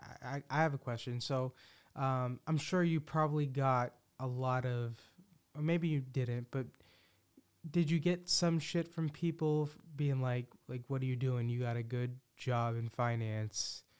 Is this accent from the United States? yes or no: yes; Boston, Massachusetts, United States; I'm from Boston. I've only been in New York once